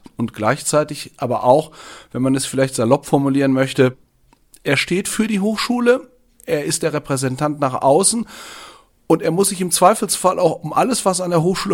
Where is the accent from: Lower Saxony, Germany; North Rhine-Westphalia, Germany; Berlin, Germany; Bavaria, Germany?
North Rhine-Westphalia, Germany; das Ganze in meiner Heimat im Sauerland.